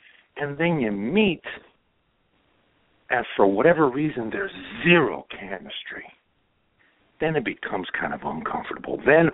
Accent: Croatia; English is a second language; moved away; I was born in Europe. I'm a Croatian. I was raised it. My whole core is European.

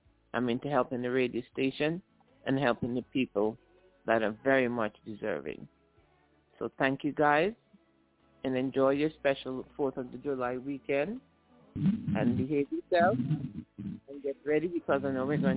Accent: Antigua & Barbuda; I'm from Antigua Villa area. I grew up there, and I grew up with my grandparents in Cedar Grove and my grandparents in Johnson's Point.

